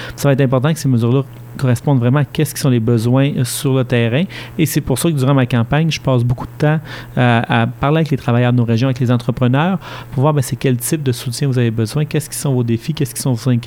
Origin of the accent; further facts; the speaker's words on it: Kedgwick, New Brunswick, Canada; Je suis originaire de Kedgwick, au centre de la circonscription. J'ai grandi dans une communauté rurale comme plusieurs de nos communautés qu'on a dans le Madawaska Restigouche.